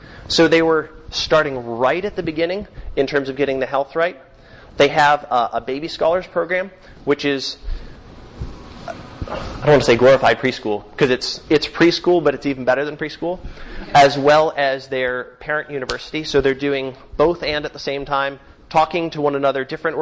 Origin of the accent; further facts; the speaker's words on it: Fargo, North Dakota, United States; There's another site in the works in my hometown of Fargo, North Dakota, which I hope will take off soon.